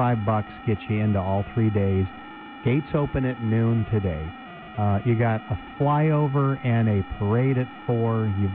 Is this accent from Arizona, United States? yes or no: yes; Yuma, Arizona, United States; Growing up in Yuma, I loved going to the car show. I loved doing that. Now I get to work it.